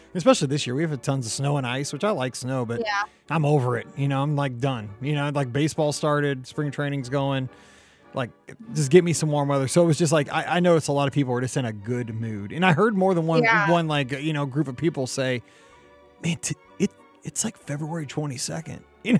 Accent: St. Louis, Missouri, United States; You know, I'm from St. Louis.

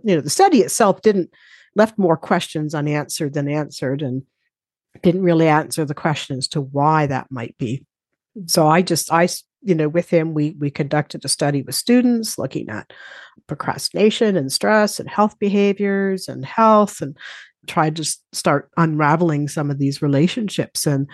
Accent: Canada; now in United Kingdom; So I'm originally from Canada.

